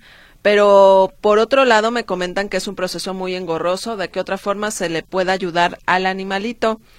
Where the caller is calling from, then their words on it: Zapopan, Jalisco, Mexico; de Zapopan.